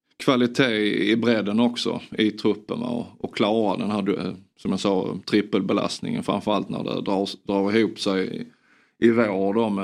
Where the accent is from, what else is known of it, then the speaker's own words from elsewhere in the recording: Sweden; Jag har uppnått något som för en svensk är möjligt liksom, det mesta.